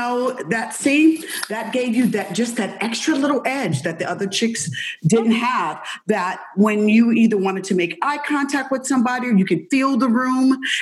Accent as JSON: {"language": "English", "region": "Indiana", "country": "United States", "said": "you know I'm from Indiana."}